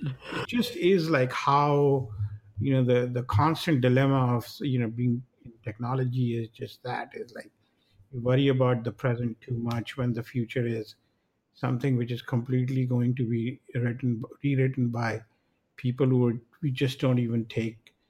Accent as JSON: {"language": "English", "country": "India", "tie": "born or raised there", "said": "I grew up in India and I remember getting one from"}